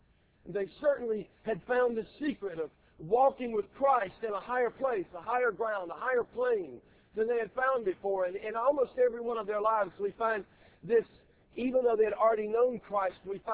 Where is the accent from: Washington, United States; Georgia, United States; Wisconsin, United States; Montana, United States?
Georgia, United States; my home state, Georgia, was a penal colony.